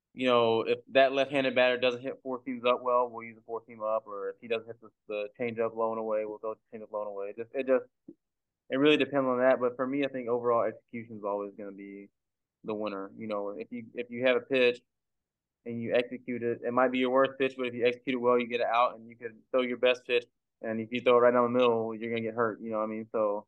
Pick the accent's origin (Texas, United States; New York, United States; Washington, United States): Texas, United States; Beaumont; born or raised there